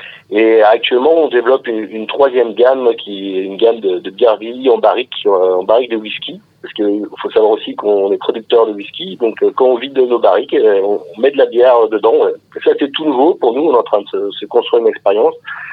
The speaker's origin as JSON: {"language": "French", "region": "Grand Est", "country": "France", "lives_now": "Lyon, France", "said": "je suis ingénieur chimiste et je viens des Ardennes, tout près de la Belgique."}